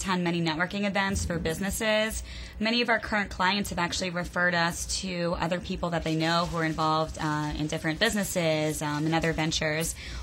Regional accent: Rockville, Maryland, United States; now in New York City, United States; I'm actually from Rockville, Maryland, but I currently live in New York City now.

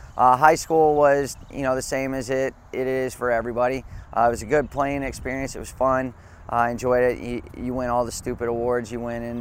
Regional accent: Memphis, Tennessee, United States; So I grew up here in Memphis playing youth soccer here.

